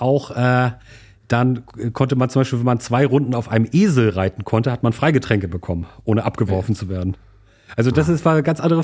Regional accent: Hamburg, Germany; gerade für uns als Hamburger, Hummel Hummel

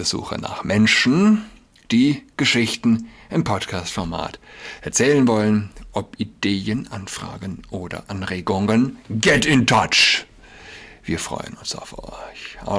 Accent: Germany; Man glaubt ja als Deutscher, oder sagen wir, ja, ich weiß nicht, jeder kennt vielleicht dieses Gefühl. Warum ist unsere Sprache so unecht?

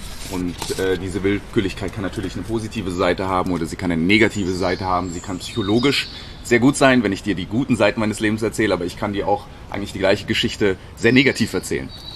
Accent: Munich, Bavaria, Germany; ich bin in München groß geworden, habe sehr viel Zeit verbracht in München, bin immer wieder auch mal nach Indien geflogen, habe dort Zeit verbracht, aber nicht besonders viel. Und es gab auch einen Zeitabschnitt zwischen 8 und 20, in dem ich gar nicht in Indien war.

